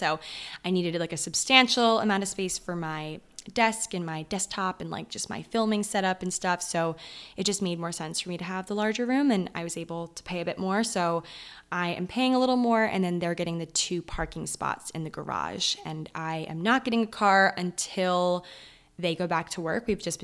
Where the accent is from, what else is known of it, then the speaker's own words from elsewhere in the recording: New York, United States; I came from New York where, like I said, everyone is very go, go, go, very driven, you know, and it's very restaurant heavy, nightlife heavy